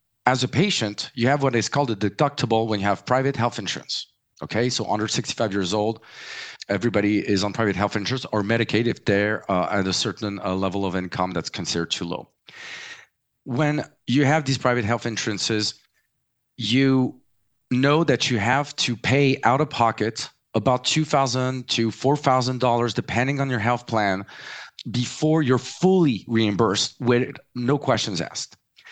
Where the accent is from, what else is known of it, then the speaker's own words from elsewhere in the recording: United States; born there; So I was born in the US, but my family's French, so forgive me for my accent.